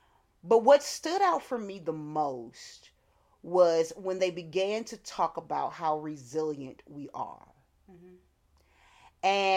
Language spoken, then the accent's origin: English; Mississippi, United States; I'm from Mississippi, baby. That's where they brought them in at.